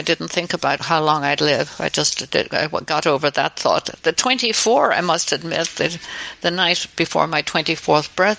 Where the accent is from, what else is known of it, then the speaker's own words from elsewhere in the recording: Ireland; And I said, "No, I'm the Irish designer."